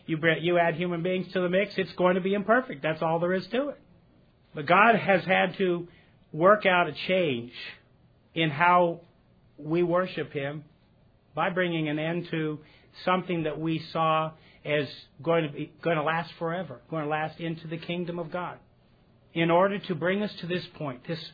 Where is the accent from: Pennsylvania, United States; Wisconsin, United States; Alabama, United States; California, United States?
Alabama, United States; Now, I ran into somebody earlier who says they support LSU, and we're from Alabama